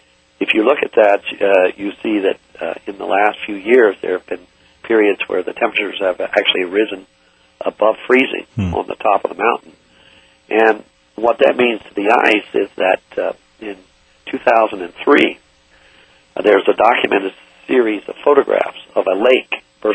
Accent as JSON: {"language": "English", "region": "West Virginia", "country": "United States", "tie": "born or raised there", "said": "I grew up in West Virginia and heard all the stories of the canaries the miners used to take down"}